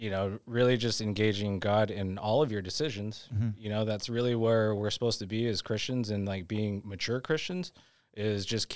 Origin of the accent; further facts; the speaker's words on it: Philippines; I'm Filipino